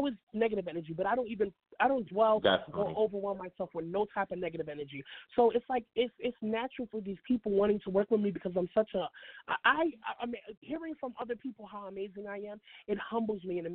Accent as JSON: {"language": "English", "region": "New York", "country": "United States", "said": "She's from New York. I'm from New York."}